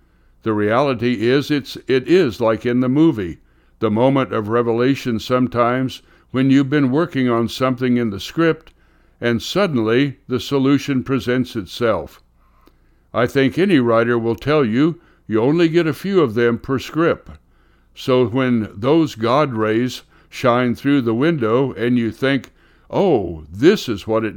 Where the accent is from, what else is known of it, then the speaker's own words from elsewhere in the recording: Colorado, United States; I grew up in Colorado where the clouds move very fast.